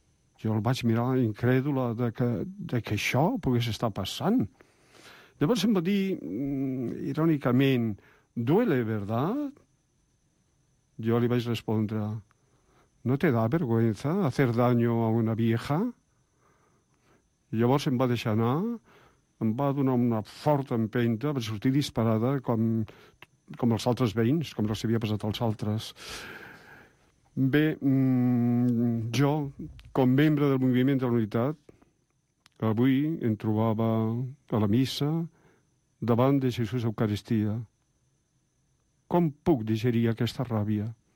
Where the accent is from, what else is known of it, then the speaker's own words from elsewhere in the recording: Arenys d'Empordà, Catalonia, Spain; Tinc 64 anys, soc catalana d'un petit poble anomenat Arenys d'Empordà, que per no tenir no tenim ni ajuntament, perquè l'ajuntament es troba a Garrigàs